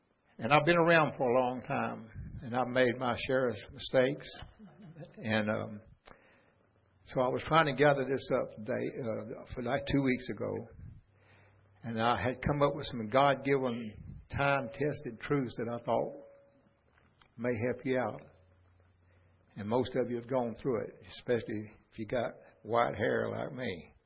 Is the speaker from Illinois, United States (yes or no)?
no; New Orleans, Louisiana, United States; and I grew up in New Orleans from fourth grade on up, on the streets